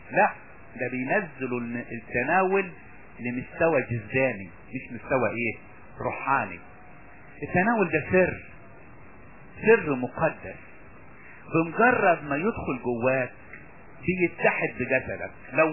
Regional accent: Upper Egypt, Egypt; انا سمعت كتير عندنا في الصعيد

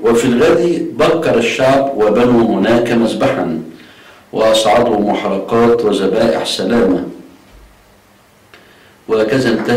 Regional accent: Alexandria, Alexandria Governorate, Egypt; وبرضه كان في جماعة عندنا في اسكندرية

